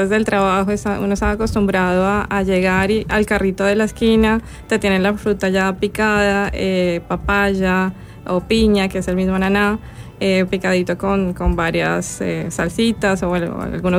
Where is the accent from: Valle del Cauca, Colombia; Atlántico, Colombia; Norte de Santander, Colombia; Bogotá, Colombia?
Bogotá, Colombia; Yo soy de la capital, de Bogotá. Es una región central, andina. Estamos en todo el centro del país.